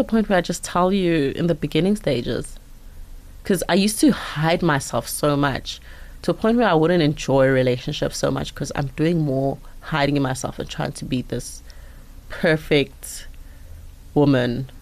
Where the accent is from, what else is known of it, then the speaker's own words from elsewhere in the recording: Mpumalanga, South Africa; like I grew up in Mpumalanga